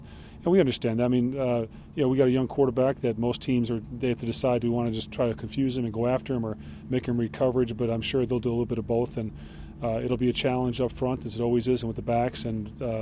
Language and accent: English; East Coast, United States; You know, I'm from the East Coast, so I've seen it all the time on all sports, not just football.